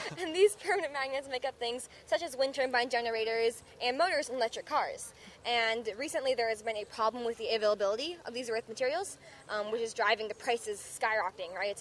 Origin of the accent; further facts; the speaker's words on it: Houston, Texas, United States; from Houston, Texas.